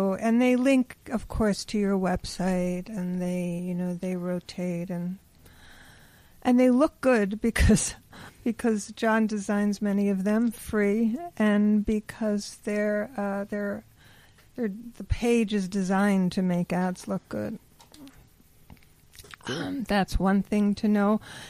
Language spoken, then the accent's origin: English; Brooklyn, New York, United States; I grew up in Brooklyn, and I lived in Manhattan for decades, and I loved it.